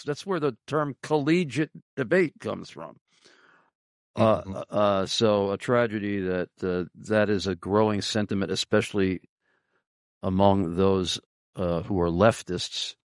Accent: Carlisle, Pennsylvania, United States; right here in my hometown, Carlisle, Pennsylvania

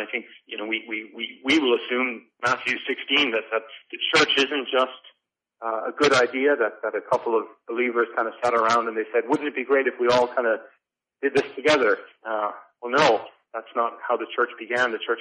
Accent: Ireland; I don't know if it's because he's English that he's getting all the sessions and I'm one, being Irish.

